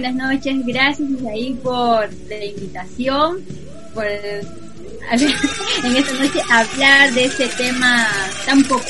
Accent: San Juan de Lurigancho, Lima, Peru; soy de San Juan de Urigancho, soy de Lima Noreste. Bueno, mi iglesia se llama Cristo Esperanza de Vida.

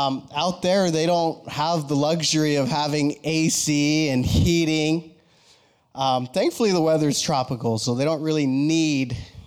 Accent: United States; I'm half Mexican and I'm half Guatemalan. But I'm also an American, and I am thankful.

